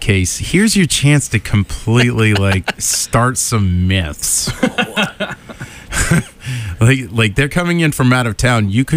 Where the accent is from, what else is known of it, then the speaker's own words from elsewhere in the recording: Worcester, Massachusetts, United States; That is my hometown.